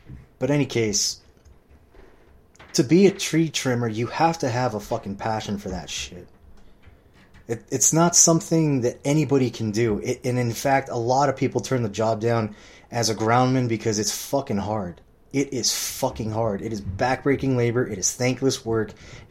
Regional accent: Huntington Beach, California, United States; And I'm like, dude, I grew up in Huntington Beach. This is my fucking town.

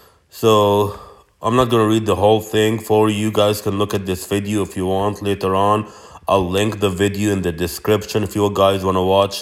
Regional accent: India; Brother, I'm an Indian guy.

